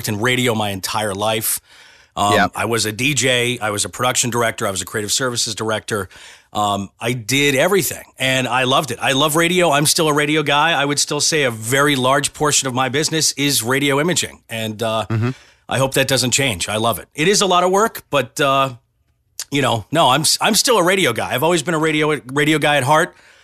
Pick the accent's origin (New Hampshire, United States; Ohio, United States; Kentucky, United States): New Hampshire, United States; I grew up in a little town in New Hampshire. And as a kid, I loved listening to the radio.